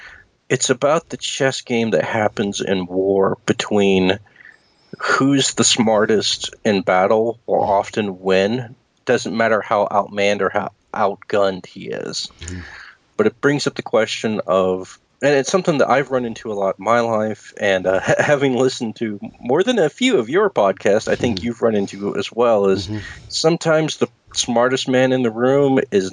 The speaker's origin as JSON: {"language": "English", "region": "Louisiana", "country": "United States", "said": "And I'm from Louisiana. I like it warm."}